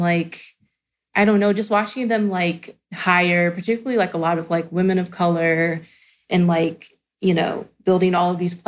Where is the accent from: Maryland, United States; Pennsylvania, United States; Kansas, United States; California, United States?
Maryland, United States; Baltimore; So I was born and raised in Baltimore. I still live in Baltimore, and I'm hoping to make the move to New York this summer.